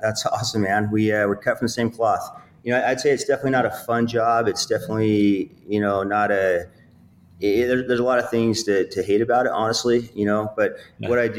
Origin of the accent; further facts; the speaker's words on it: Utah, United States; So I'm from Utah, small town. I grew up in a really poor income, low income, blue collar home.